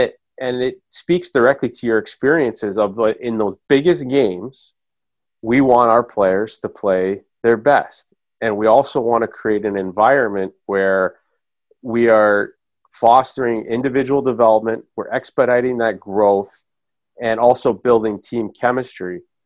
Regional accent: Toronto, Ontario, Canada; I grew up in the Toronto area

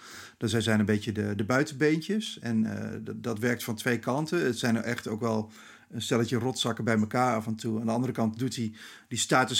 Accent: Gelderland, Netherlands; born there; Toen ik ging schrijven over mijn geboortestreek kon ik daar niet omheen. Zeker in die Achterhoek

